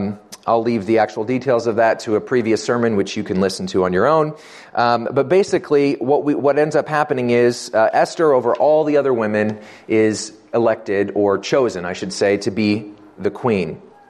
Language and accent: English; Indiana, United States; Growing up in Indiana, there's not a lot to do, and so I became a big movie fanatic.